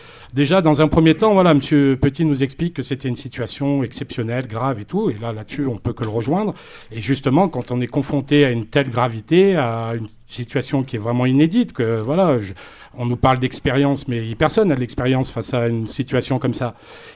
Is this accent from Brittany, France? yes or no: no; Firminy, Auvergne-Rhône-Alpes, France; Alors moi aussi, hein, j'ai grandi, vécu à Firminy.